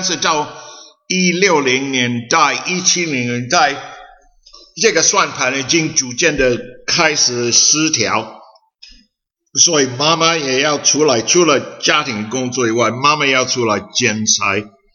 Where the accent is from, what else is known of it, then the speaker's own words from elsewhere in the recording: United States; moved away as an adult; now in Taiwan; 因为我在美国出生长大，我拿美国护照来台湾的时候已经24岁。